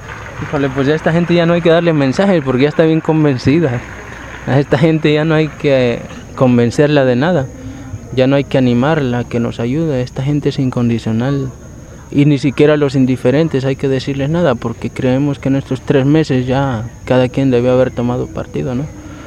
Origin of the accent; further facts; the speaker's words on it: Mexico; Y además somos mexicanos y somos bien dejados.